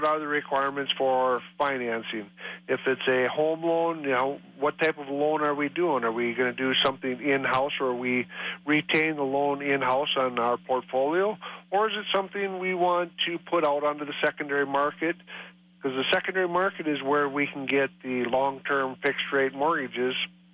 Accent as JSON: {"language": "English", "region": "North Dakota", "country": "United States", "said": "I'm originally from North Dakota."}